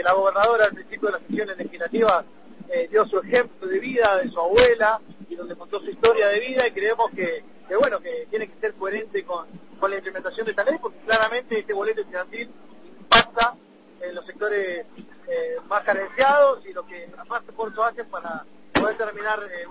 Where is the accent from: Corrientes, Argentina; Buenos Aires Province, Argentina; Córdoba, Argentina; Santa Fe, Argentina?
Buenos Aires Province, Argentina; Mar del Plata; Yo soy de Mar del Plata